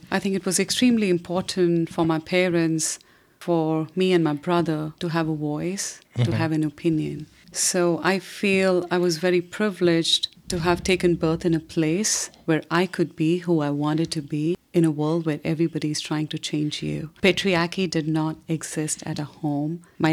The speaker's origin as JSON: {"language": "English", "country": "India", "tie": "born or raised there", "said": "So I grew up in a very loving and progressive family in India."}